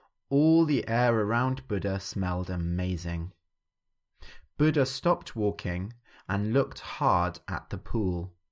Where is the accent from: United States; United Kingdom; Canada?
United Kingdom; England; So growing up in England, I grew up Christian.